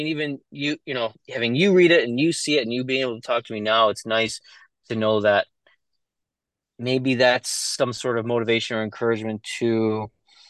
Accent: Midwest, United States; I'm not from New York. I'm a Midwest.

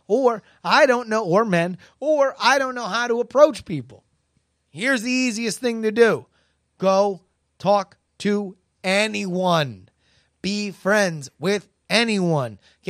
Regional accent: Florida, United States; this is a natural species where I was born and raised in Florida.

